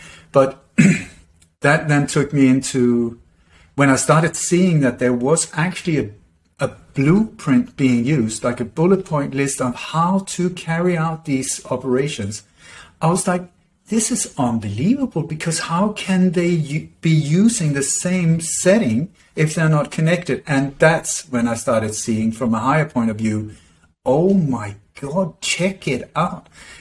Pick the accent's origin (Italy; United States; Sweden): Sweden; English is a second language; also born or lived in Denmark; I was born in Denmark, grew up in Sweden.